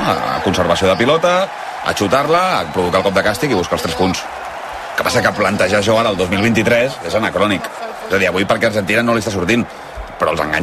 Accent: Catalonia, Spain; aquí es nota que jo soc català i tu argentí.

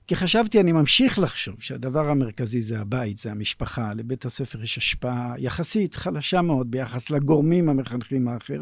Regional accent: Lohamei HaGeta'ot, Northern District, Israel; אני נולדתי בקיבוץ לוחמי הגטאות, זה מין קיבוץ שמטביע חותם, קיבוץ כשלעצמו מטביע חותם, וכשהוא שניצולי שואה, אז בכלל אי אפשר להיפטר מזה. למדתי בקיבוץ בתנאים נהדרים, בבית ספר אינטימי, קטן, מעולה

